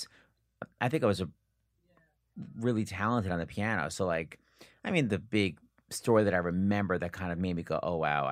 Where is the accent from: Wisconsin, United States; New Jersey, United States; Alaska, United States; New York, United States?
New York, United States; I grew up on Long Island.